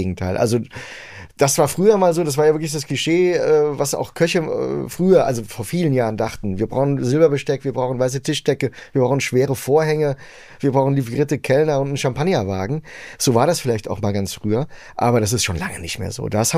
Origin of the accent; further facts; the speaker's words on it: Frankfurt, Hesse, Germany; als Frankfurter.